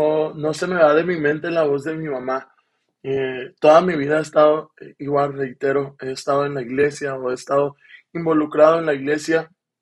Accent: Denver, Colorado, United States; así que para distinguirnos, soy de Denver, Colorado, tengo 23 años.

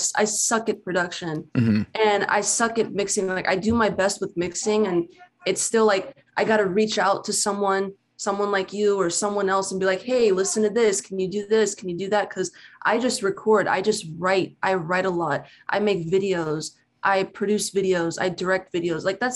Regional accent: Wildomar, California, United States; I'm from Wildomar. No one knows where the fuck Wildomar is.

